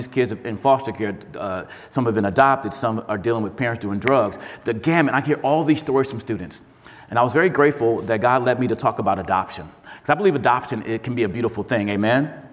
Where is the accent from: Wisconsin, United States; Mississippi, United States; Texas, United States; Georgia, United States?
Wisconsin, United States; Milwaukee; moved away; also born or lived in St. Louis, Missouri; I am not from here. I'm from Milwaukee, Wisconsin, not far from here. So I know what the cold looks like. I know what the winter's like. But I moved to St. Louis, Missouri in 2001